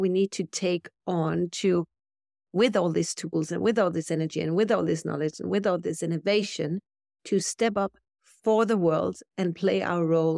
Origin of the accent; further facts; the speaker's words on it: Denmark; So I grew up in Denmark in what I would call a normal family with a garden, lots of vegetables and fruit trees and bushes and a greenhouse.